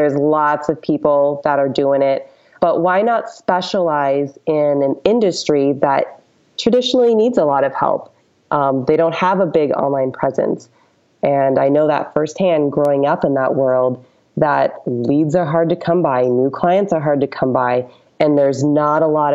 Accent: Alaska, United States; born there; but I was born in Alaska, so there's lots of them.

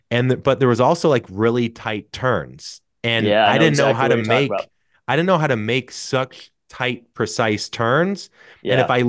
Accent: St. Louis, Missouri, United States; I'm from St. Louis, so I would go down this, it was called Hidden Valley

